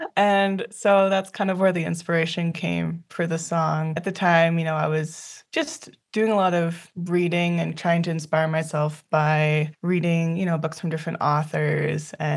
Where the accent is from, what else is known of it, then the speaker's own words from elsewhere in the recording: Whitehorse, Yukon, Canada; I am from the Yukon, born and raised in White Horse